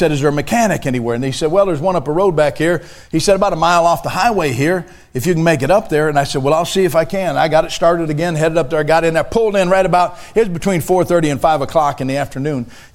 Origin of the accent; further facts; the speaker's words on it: Michigan, United States; And I said, no, ma'am, I'm from Michigan. I'm heading to Kansas.